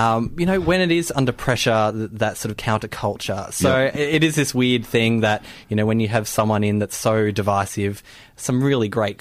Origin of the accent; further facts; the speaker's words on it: Gold Coast, Queensland, Australia; Yes, I'm from the Gold Coast, but we won't go into that.